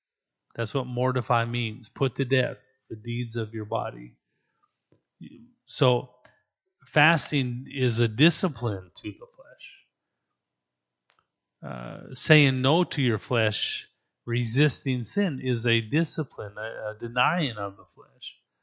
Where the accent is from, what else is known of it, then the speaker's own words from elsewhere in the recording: British Columbia, Canada; Now, I grew up in Canada, northern British Columbia, with a hunting dad.